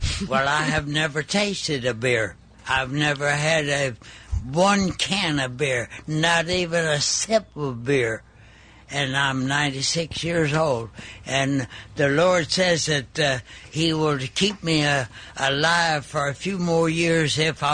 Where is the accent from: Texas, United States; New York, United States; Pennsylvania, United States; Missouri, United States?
Texas, United States; Eastland; Okay, my mother and dad were in the plumbing business in Eastland, Texas. That's my hometown. Eastland, Texas is between Fort Worth and Abilene, or going out to El Paso.